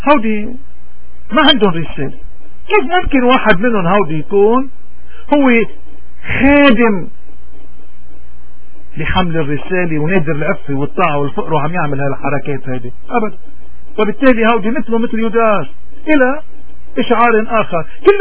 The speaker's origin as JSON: {"language": "Arabic", "country": "Lebanon", "said": "طيب هودي نحن كلبنانيين إسلام مسيحي دروز وكنا من أي مذهب كنا بالطوائف هذه، كيف بدنا نسكت إذا نحن لبنانيين"}